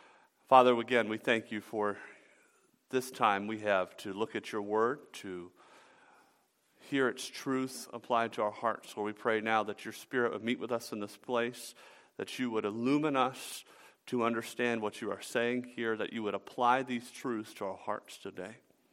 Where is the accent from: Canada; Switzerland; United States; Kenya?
United States; the South; Which, by the way, I'm from the South.